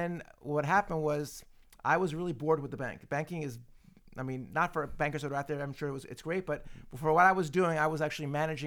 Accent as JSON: {"language": "English", "town": "Paramus", "region": "New Jersey", "country": "United States", "tie": "born or raised there", "said": "So I grew up in Bergen County, Paramus, New Jersey."}